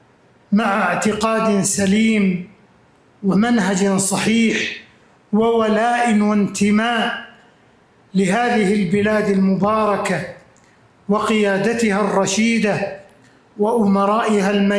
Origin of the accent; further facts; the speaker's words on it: Saudi Arabia; وهل ريادة بلادنا المملكة العربية السعودية منذ تأسيسها